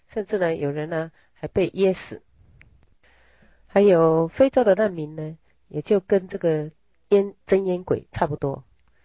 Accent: Taiwan; 相对的，我们台湾人啊，福报就大多了

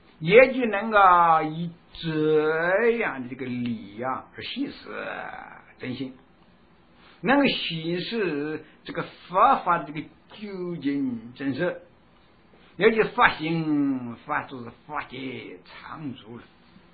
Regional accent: China; 特别是我们中国人像啊一种啊这个观念，书法一下子一啊，这个下呀就指的中华的文化

